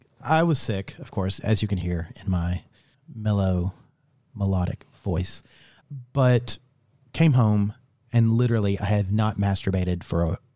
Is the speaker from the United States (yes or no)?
no; Sydney, New South Wales, Australia; And because he knew I was from Sydney and he was asking about Mardi Gras.